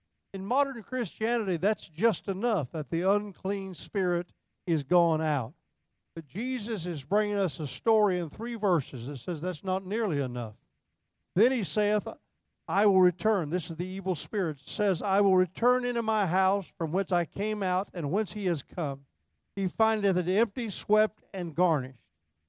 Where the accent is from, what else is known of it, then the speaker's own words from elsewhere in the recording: Indianapolis, Indiana, United States; We're both from Indianapolis, and we had that affinity together.